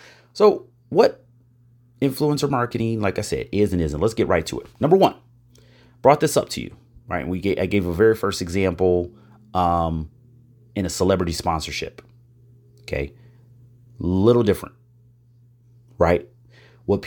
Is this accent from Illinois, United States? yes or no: yes; Illinois, United States; There's counties in my home state of Illinois, bigger than some states